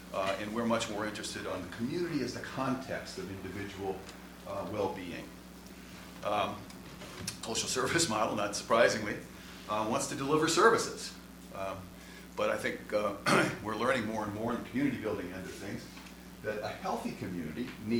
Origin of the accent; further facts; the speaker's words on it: Chicago, Illinois, United States; I'm from Chicago.